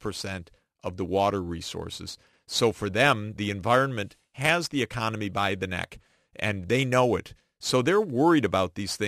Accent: United States; I'm an American in a time when, in a lot of places in the world, Americans are not too welcomed.

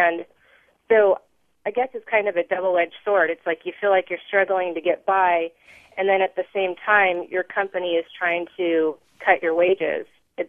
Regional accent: Fresno, California, United States; I'm from Fresno, California, and I just wanted to say that when I was growing up

